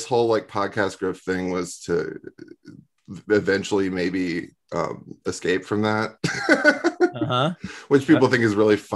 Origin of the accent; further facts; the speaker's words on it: Austin, Texas, United States; Yeah, I'm from Austin.